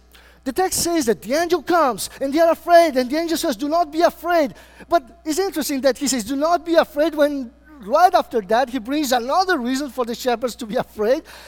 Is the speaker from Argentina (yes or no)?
yes; Argentina; people didn't believe I was from Argentina.